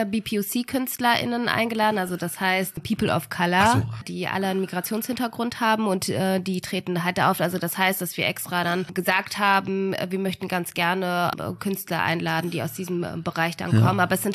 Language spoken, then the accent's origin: German; Essen, North Rhine-Westphalia, Germany; Essen, ja, genau, meine Heimatstadt.